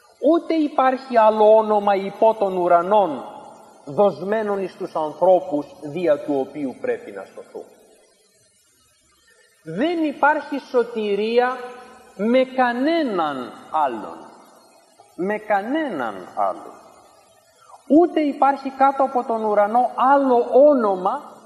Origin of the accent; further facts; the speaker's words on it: Greece; born there; Εμείς γεννηθήκαμε στην Ελλάδα, τι να κάνουμε, χριστιανική χώρα, θα πάμε μέσω του Χριστού στον Θεό